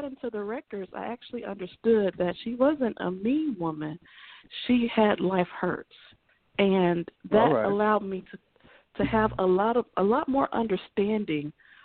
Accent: Indiana, United States; Well, I hail from Northwest Indiana

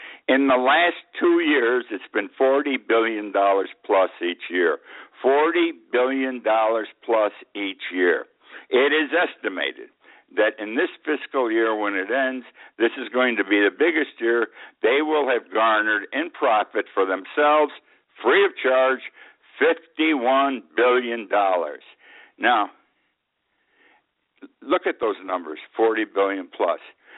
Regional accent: Utica, New York, United States; Two of my churches in my hometown of Utica, New York, where I spent 70 years of my life, 71 to be exact, are closed down today.

